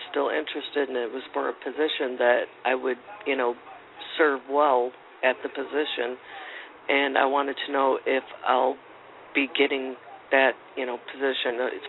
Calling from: Florida, United States; I'm calling from Florida.

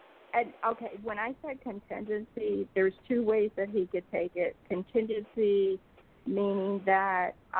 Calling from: Georgia, United States; I'm from Georgia.

